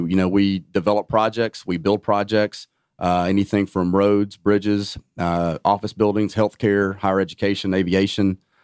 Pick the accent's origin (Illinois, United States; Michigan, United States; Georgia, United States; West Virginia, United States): Georgia, United States; Clayton; I grew up in Northeast Georgia in a small town called Clayton, Georgia, in Raven County.